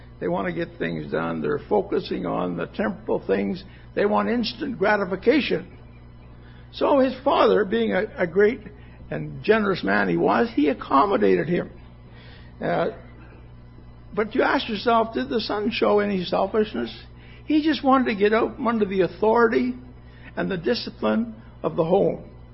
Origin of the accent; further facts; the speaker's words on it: Kenora, Ontario, Canada; I was working recently with a young fella who was from Kenora, Ontario, my hometown.